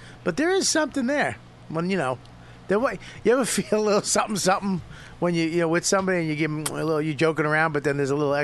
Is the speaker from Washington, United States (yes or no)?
no; Medford, Massachusetts, United States; Really? I grew up in Medford.